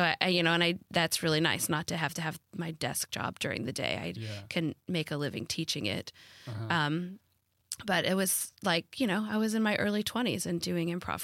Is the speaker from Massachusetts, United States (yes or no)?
no; Arkansas, United States; I'm from Arkansas. We'd go around the state